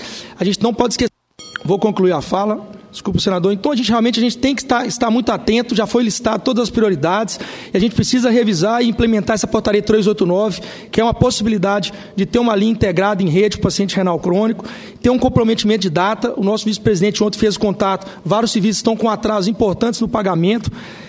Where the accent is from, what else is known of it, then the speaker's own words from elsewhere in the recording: Minas Gerais, Brazil; Eu venho de Minas Gerais e lá não é diferente.